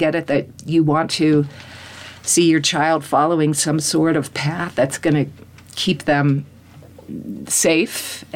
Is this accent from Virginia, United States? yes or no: yes; Fairfax, Virginia, United States; Because, like, growing up in Fairfax, Virginia, around D.C., I was like, oh, God, none of this, like, is for me.